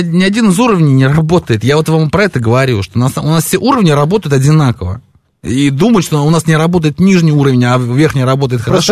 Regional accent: Moscow, Russia; я москвич.

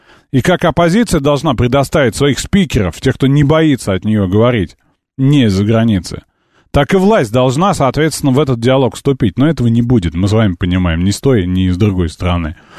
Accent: Minsk, Belarus; Я как белорус, минчанин, это заявляю ответственно

